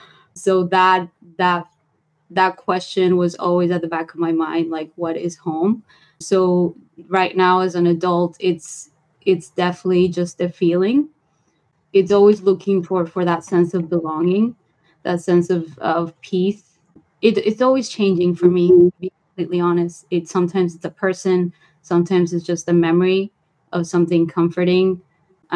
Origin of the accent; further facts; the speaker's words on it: Venezuela; I was born and raised in Venezuela, but my family is Syrian.